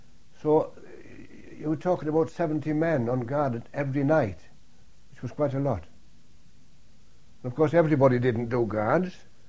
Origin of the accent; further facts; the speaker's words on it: Barnard Castle, North East England, United Kingdom; Where are you from? I said, I'm from Barnard Castle.